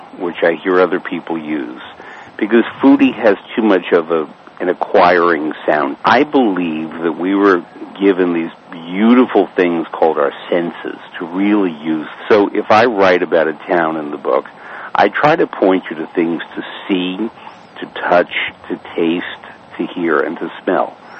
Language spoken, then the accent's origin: English; New York, United States; I don't know how to drive. I'm from New York City.